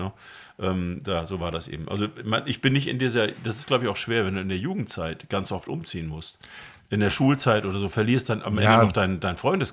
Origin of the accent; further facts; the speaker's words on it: Flensburg, Schleswig-Holstein, Germany; Flensburg ist immer im Herzen meiner Heimat.